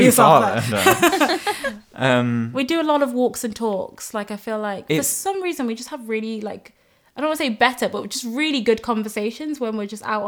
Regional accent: Zimbabwe; For me, so I was born in Zimbabwe, and me and my parents lived in the city, but a lot of my family lived in like the rural parts of Zimbabwe

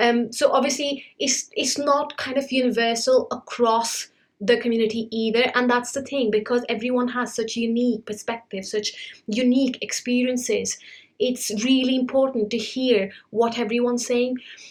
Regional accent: India; because I was raised in India, I was taught the history of colonialism

